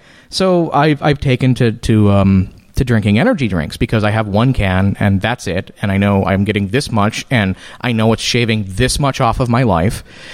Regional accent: Chicago, Illinois, United States; So I am originally from the Chicago area, and I was an atheist in the Chicago area, but I wasn't really public.

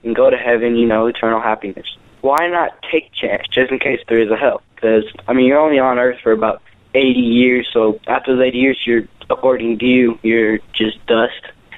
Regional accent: Katy, Texas, United States; I am from Katy, Texas, and I am a Roman Catholic.

